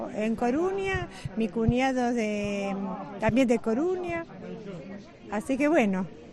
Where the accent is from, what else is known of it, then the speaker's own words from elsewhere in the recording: Argentina; born there; No, yo nací en Argentina y soy argentina.